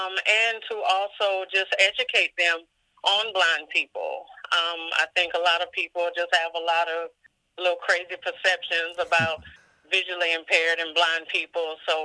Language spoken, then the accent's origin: English; Columbia, South Carolina, United States; I am from Columbia, South Carolina.